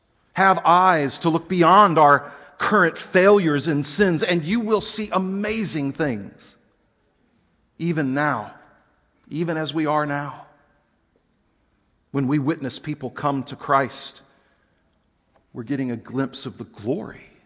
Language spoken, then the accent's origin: English; Houston, Texas, United States; now in Philadelphia, United States; You know, funny, growing up in Houston and living in Philadelphia, I never heard anybody say that.